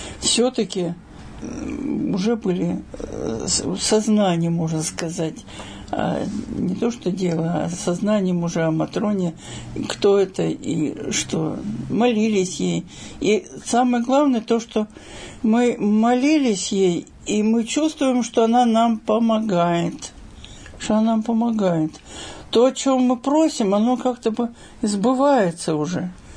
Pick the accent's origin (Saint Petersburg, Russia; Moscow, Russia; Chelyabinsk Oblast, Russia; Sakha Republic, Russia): Moscow, Russia; выросла в Москве. Мне было 16 лет